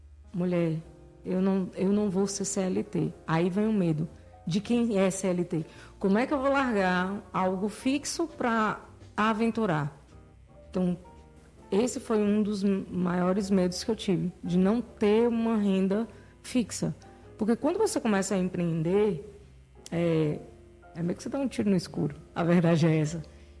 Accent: Itapetinga, Bahia, Brazil; eu sou de Itapetinga, gente, eu não sou de Vitória da Conquista. Vitória da Conquista me abraçou. Eu vim trabalhar aqui no Senac.

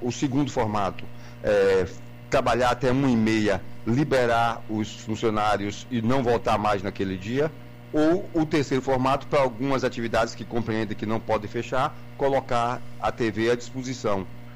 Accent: Brazil; Mas como brasileiro que somos

